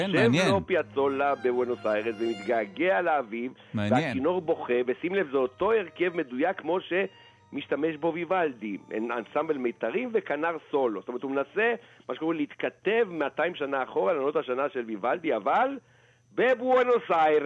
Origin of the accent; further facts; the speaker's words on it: Holon, Tel Aviv District, Israel; הגננת שלי שרה את זה בחולון עיר הנצח שאני גדלתי בה